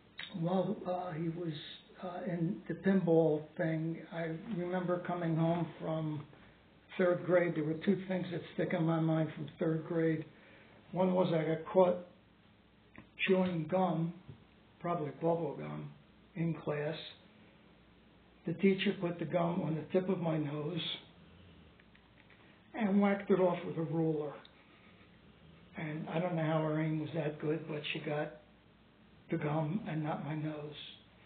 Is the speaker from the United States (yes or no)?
yes; Philadelphia, Pennsylvania, United States; I grew up in Philadelphia. I was a preemie baby. I was born in 1939, and right before the war started.